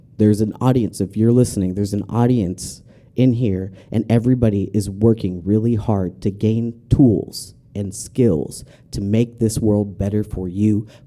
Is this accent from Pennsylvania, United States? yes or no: no; Houston, Texas, United States; And I come from Houston